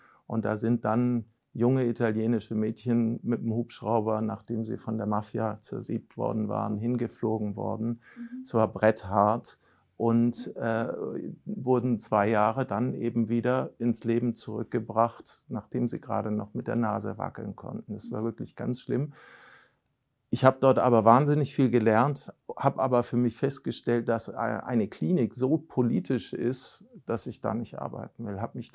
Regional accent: Berlin, Germany; in Berlin freue ich mich immer, wenn ich wieder da bin, meine alte Heimat.

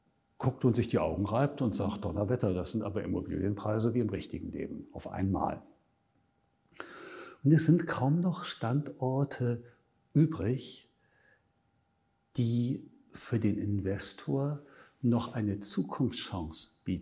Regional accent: Hamburg, Germany; Oder Hamburg, wo ich aufgewachsen bin, kann man in Teilen das Gleiche sagen.

